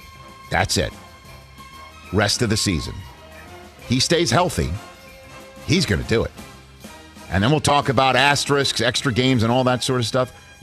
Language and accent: English; New York, United States; Again, I'm a New Yorker, and if you're behind somebody that's moving slow